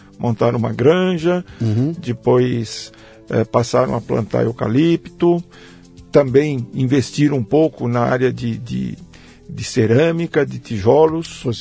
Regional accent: Várzea Paulista, São Paulo, Brazil; Eu nasci em São Paulo, mas eu não morava em São Paulo. A gente morava num pequeno sítio, que antes era Jundiaí, hoje é Várzea Paulista.

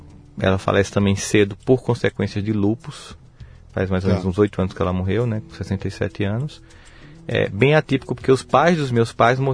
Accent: Campina Grande, Paraíba, Brazil; born there; Campina Grande, na Paraíba.

